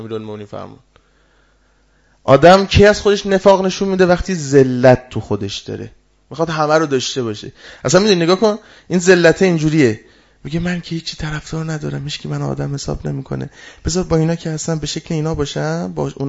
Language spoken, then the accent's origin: Persian; Iran; گفتم آقا ما فارسیم، فارسی حرف بزن.